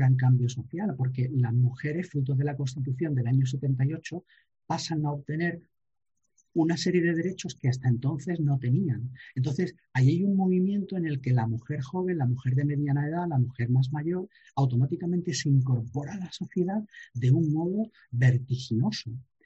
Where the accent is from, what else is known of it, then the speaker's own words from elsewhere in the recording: Málaga, Andalusia, Spain; Cómo somos los malagueños, cómo hablamos de nuestras cosas, cómo tenemos nuestra idiosincrasia y nuestra manera de que nos gusta esta tierra